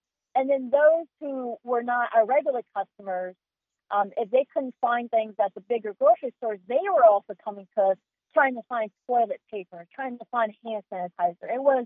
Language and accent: English; Manhattan, Kansas, United States; So I was raised in Manhattan, Kansas. I went to the Catholic school here, and then went to Manhattan High School.